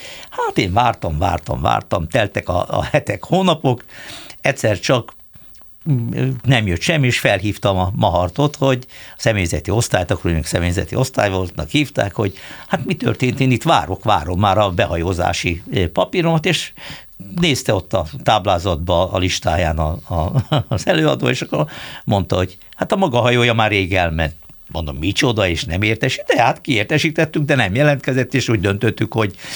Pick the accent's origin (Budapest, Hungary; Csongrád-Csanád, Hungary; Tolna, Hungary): Budapest, Hungary; én, mint budapesti tőzsgyökeres budai, egyértelműen egy kicsit nehezen viseltem a vidéki életet